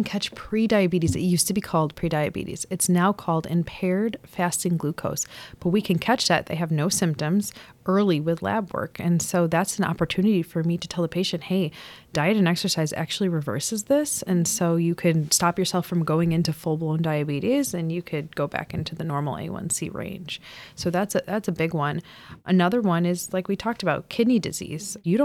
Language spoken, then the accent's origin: English; Frankfort, United States; I grew up in the Frankfort area. I've lived here almost my whole life.